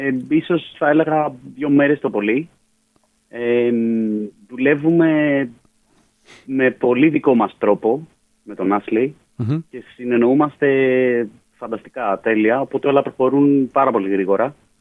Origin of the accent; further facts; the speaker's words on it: Oropos, Attica, Greece; το μέρος που μεγάλωσα στον Οροπό.